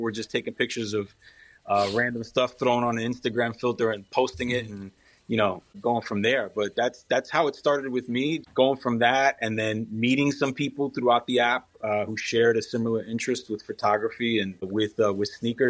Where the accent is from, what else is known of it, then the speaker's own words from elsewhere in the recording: Brooklyn, New York, United States; moved away as an adult; now in New Jersey, United States; So was born and raised in New York. I was born and raised in Brooklyn. I came to New Jersey in 2004.